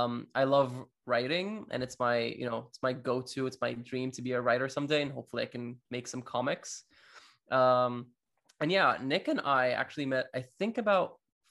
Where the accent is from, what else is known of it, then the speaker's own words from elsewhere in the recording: Damascus, Damascus Governorate, Syria; moved away as an adult; also born or lived in Cyprus / Russia; I'm 23 as well. We're the same age. I am originally from Damascus, which is in Syria. I ended up studying film and television studies in Cyprus before getting a job in Russia, of all places, and now I'm here. I've been here for a couple of years now